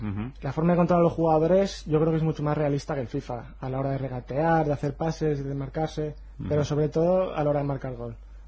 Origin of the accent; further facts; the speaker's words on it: Valencia, Valencian Community, Spain; De Valencia.